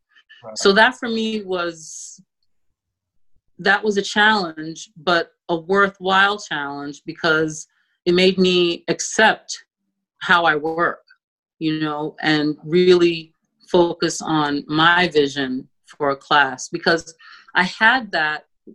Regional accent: Bronx, New York, United States; because I grew up in the Bronx. I went to community school 211, which is right across the highway down by Persona Park. And it's a bilingual school. And so coming back to the Bronx meant a lot to me.

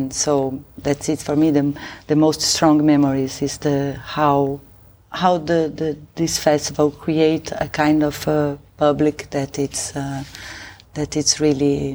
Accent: Brazil; English is a second language; I'm from Brazil. I'm a theater director and also cinema director.

